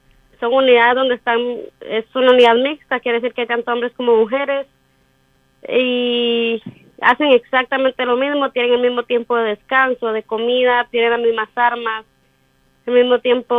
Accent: San José, Costa Rica; now in Israel; Soy de San José, Costa Rica.

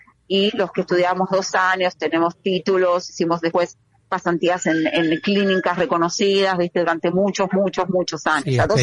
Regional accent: Haifa, Haifa District, Israel; yo hago en Haifa porque soy de Haifa

